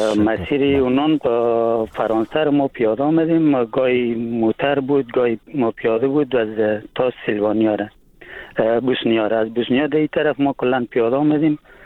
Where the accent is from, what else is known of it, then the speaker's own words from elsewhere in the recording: Afghanistan; now in France; مسیرهای که ما از افغانستان طی کردیم، ما آمدیم از مرز پاکستان و ایران و تو ترکیه